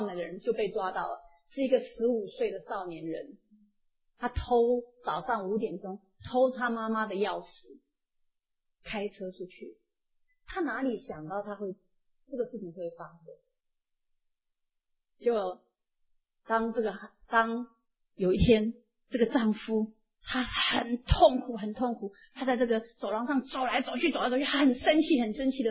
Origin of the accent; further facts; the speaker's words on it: Taiwan; 特别是我们从台湾来的人齁